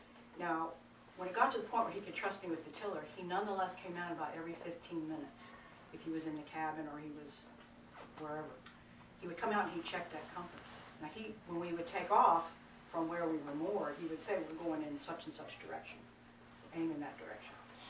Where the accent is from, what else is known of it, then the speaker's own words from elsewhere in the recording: Chesapeake Bay, United States; I was raised on the Chesapeake Bay, and we always had powerboats.